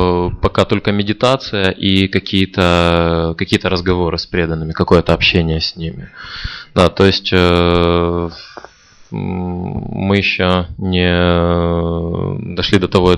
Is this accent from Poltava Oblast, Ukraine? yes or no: no; Kharkiv, Kharkiv Oblast, Ukraine; Я из Харькова.